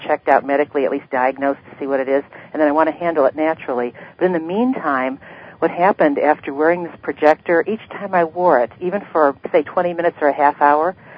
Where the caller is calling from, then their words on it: Ohio, United States; I'm calling from Ohio.